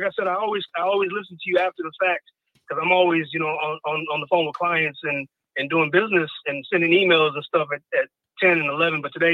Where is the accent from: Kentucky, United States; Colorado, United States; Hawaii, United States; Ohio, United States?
Ohio, United States; Cleveland; also born or lived in Chicago; Hey, John, I grew up in Cleveland, but I was actually born in Chicago. I used to live on 96 in Austin, South Austin. I was young before we moved to Cleveland. But I grew up in Ohio, though.